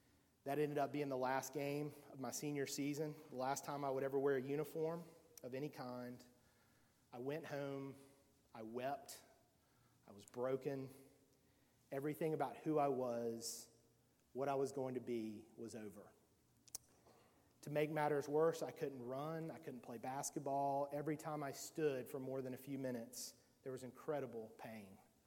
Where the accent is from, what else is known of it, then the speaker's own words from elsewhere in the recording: Southern United States, United States; I'm a Southerner, and as you know, Southerners love stories.